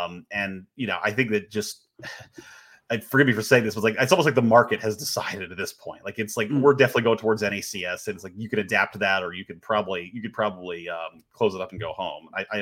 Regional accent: Texas, United States; I'm from Texas public schools.

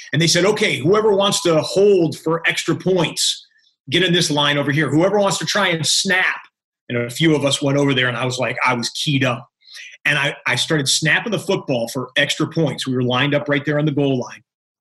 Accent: Michigan, United States; I grew up in Michigan, but I went to school in New York

